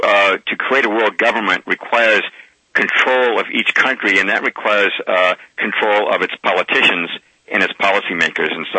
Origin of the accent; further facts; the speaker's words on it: Lexington, Massachusetts, United States; I grew up in Lexington, Mass.